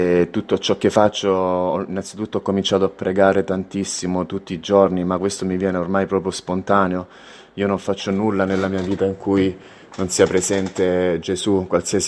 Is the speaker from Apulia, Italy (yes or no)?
yes; Apulia, Italy; io vengo dalla Puglia. ma qui in zona non ho trovato nessuno